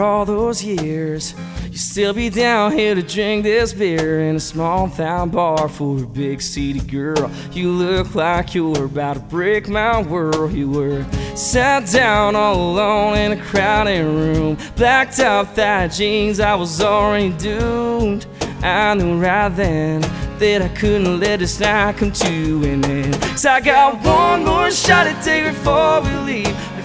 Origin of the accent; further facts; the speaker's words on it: Lévis, Quebec, Canada; De Lévis. On vient de Lévis.